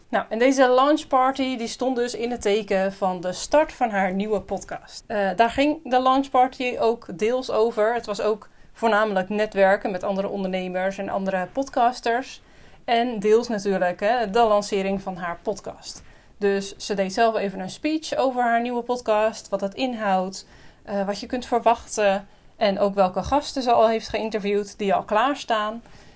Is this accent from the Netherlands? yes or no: yes; Netherlands; En ik denk dat dat komt omdat wij als Nederlanders vrij bescheiden zijn.